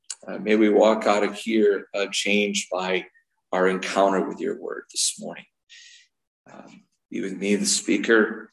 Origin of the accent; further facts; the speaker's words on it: New York, United States; I'm used to growing up in Central New York where, you know, we would have a foot on the ground by this time in north of Syracuse.